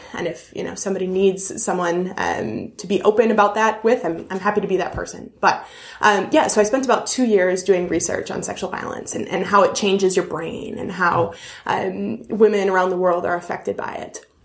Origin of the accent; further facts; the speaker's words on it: Woodbury, Minnesota, United States; I grew up in Woodbury, Minnesota, which is a pretty privileged area.